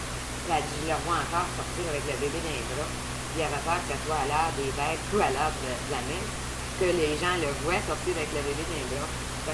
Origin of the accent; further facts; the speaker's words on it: Canada; moi, je suis une Canadienne